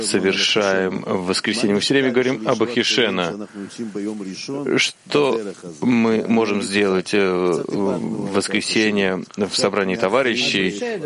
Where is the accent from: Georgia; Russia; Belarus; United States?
United States; Texas; Я же из Техаса, что вы хотите?